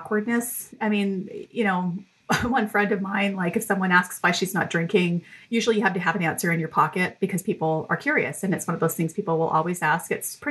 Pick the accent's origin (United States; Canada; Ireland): Canada; And I'm Canadian. And so like, listen, drinking beer in the bush is pretty much how we enter our teen years